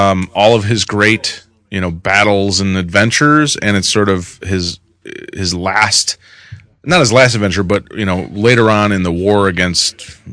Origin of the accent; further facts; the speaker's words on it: Fort Wayne, Indiana, United States; First off, I am from Fort Wayne, Indiana